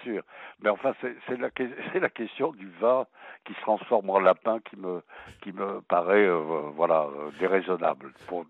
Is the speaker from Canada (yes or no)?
no; Bordeaux, Nouvelle-Aquitaine, France; j'ai passé toute mon enfance à Bordeaux